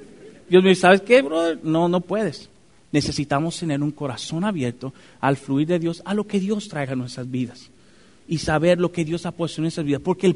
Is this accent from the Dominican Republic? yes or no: yes; Dominican Republic; yo no soy mexicano, a mí hay que decirme que yo soy dominicano